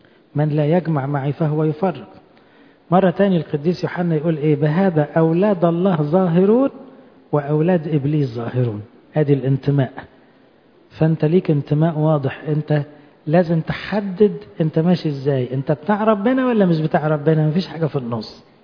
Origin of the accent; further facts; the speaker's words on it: Egypt; احنا مصريين نحب بلدنا وننتمي لبلدنا وعاوزين بلدنا احسن بلد في الدنيا